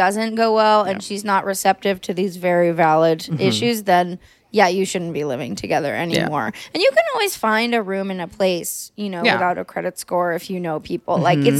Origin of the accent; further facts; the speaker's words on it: United Kingdom; now in Los Angeles, United States; I'm British and I live in LA.